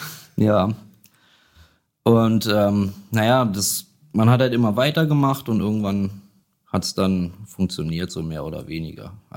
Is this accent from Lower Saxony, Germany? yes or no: yes; Göttingen, Lower Saxony, Germany; born there; also born or lived in Kassel; Ich bin gebürtig aus Göttingen, aber ich habe fast 20 Jahre in Kassel gewohnt.